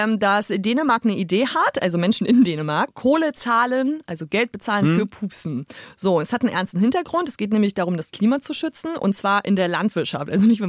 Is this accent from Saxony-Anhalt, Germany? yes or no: yes; Saxony-Anhalt, Germany; ich komme ja aus Sachsen-Anhalt, also Sachsen, der ehemaligen DDR.